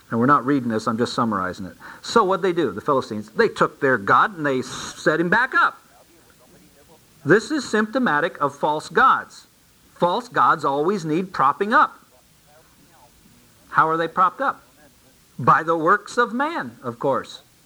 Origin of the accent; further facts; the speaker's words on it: Ohio, United States; And so they wanted to send it to Ekron, or as I like to say, Akron, because I'm from Ohio.